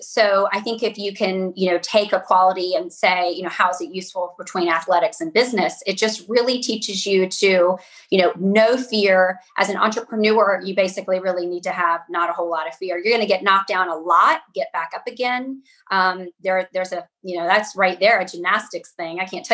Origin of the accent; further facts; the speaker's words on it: Charlotte, North Carolina, United States; moved away as an adult; now in Virgin Islands; I'm from Charlotte, North Carolina, and there's a direct flight into St. Thomas.